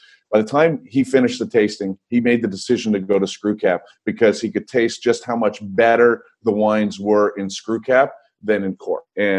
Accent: Hamilton, Ontario, Canada; I grew up in Hamilton, just in Copetown.

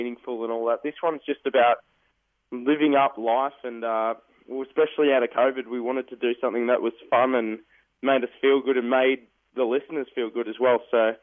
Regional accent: Australia; Nah, I'm an Australian, mate, but it was my grandmother.

